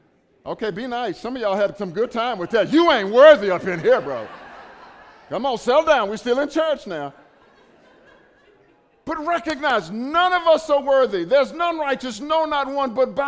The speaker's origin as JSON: {"language": "English", "town": "Dallas", "region": "Texas", "country": "United States", "said": "I'm from Dallas, Texas."}